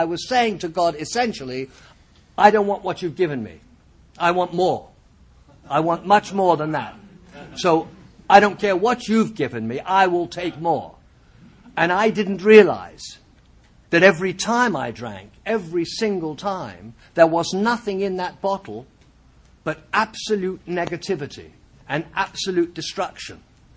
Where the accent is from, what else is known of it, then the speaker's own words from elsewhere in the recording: England, United Kingdom; now in Los Angeles, United States; As you might have heard, if you're listening, I'm not from San Diego. And I live in Los Angeles, but I'm from England, actually. And I was born during World War II.